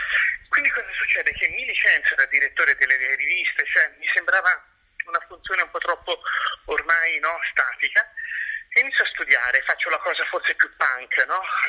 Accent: Tuscany, Italy; Io poi da toscano.

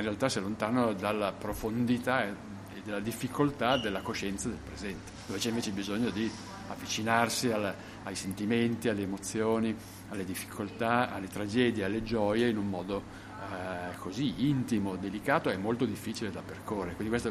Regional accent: Milan, Lombardy, Italy; ho 57 anni, vivo nel quartiere Moscova, se si può estendere fino a Piazza Cavour, da quando sono nato. Sono proprio nato idealmente in Piazza Cavour

